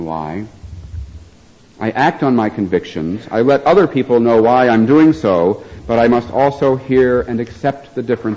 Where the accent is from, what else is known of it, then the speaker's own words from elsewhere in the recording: Charleston, South Carolina, United States; I grew up mostly in Charleston, South Carolina, and in my teenage years I went to the Southern Baptist Church.